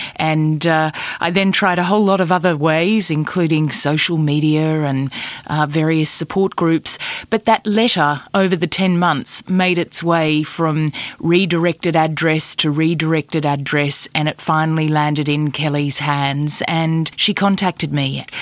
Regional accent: Australia; was saying El Comandante, and we are Australian, and that was about it.

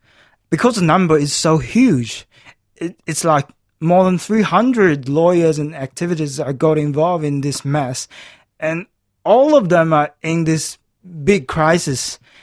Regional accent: China; English is a second language; now in Australia; Yes, of course. I miss my hometown. But as long as I don't have the freedom to express myself, as long as I still don't have the space to do my art, I would choose to stay in Australia

